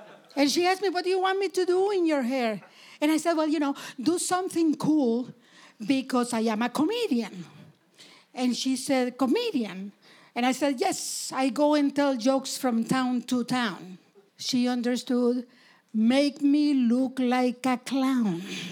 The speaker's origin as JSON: {"language": "English", "country": "Canada", "said": "Because Canadians don't want to be considered racist or rude. I'm a Canadian, you know"}